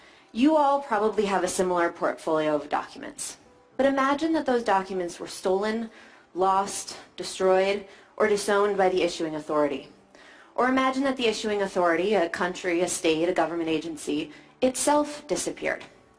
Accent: California, United States; born there; when I was born in California, about 30 years ago, my parents registered my birth in the vital record system of Alameda County.

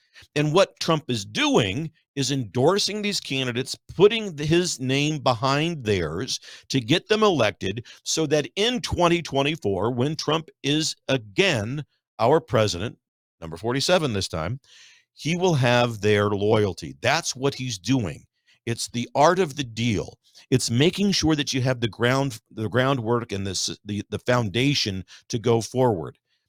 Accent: Missouri, United States; Now, I tip my hat to Senator Josh Hawley from my home state of Missouri

